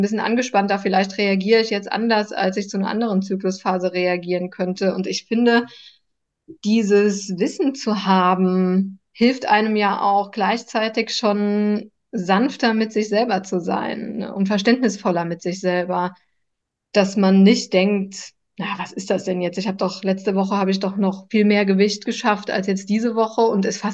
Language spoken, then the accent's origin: German; Saarland, Germany; ich komme ja aus dem Saarland